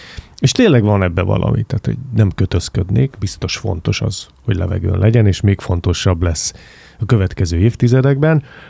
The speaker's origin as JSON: {"language": "Hungarian", "region": "Budapest", "country": "Hungary", "tie": "born or raised there", "said": "mi, akik itt a fővárosban cseperedtünk föl, 80-as évek vége, 90-es évek, 2000-es évek"}